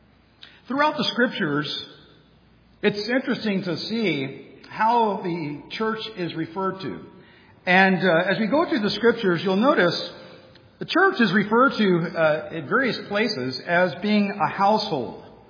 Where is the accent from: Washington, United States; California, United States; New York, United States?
California, United States; now in Pittsburgh, United States; I are native Southern Californians, and I encourage you to not hold that against us. But we were born and raised in California. When we came to Pittsburgh